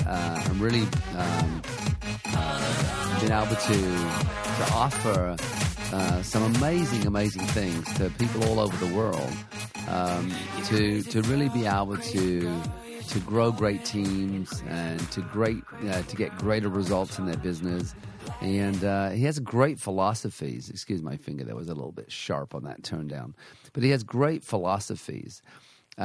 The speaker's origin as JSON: {"language": "English", "country": "United Kingdom", "lives_now": "Canada", "said": "I'm from Britain originally. So our children grew up in Canada."}